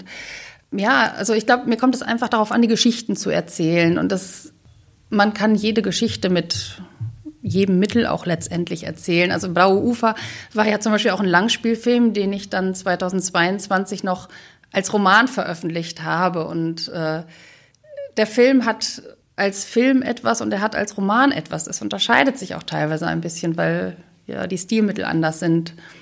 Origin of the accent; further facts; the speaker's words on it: Detmold, North Rhine-Westphalia, Germany; moved away as an adult; now in Wuppertal, Germany; Also ich komme halt aus Detmold und Detmold ist so eine kleine Fachwerkstadt. Im Krieg sind so zwei Häuser zerstört worden, da ist alles so intakt und ja, so Teutoburger Wald, Hügellandschaft